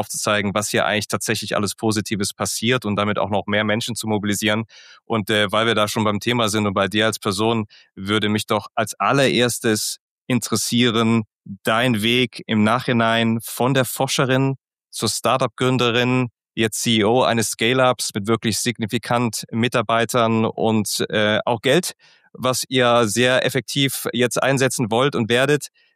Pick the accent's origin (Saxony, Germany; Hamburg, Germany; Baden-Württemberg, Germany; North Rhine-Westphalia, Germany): North Rhine-Westphalia, Germany; Aachen; ich freue mich sehr, dass ich hier quasi nach Aachen verbunden bin, meiner Heimatstadt.